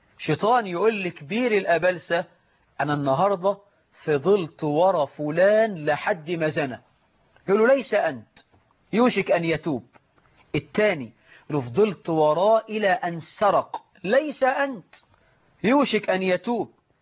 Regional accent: Egypt; بلدنا مصر

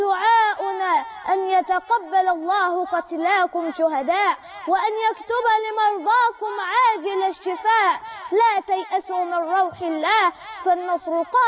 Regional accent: Egypt

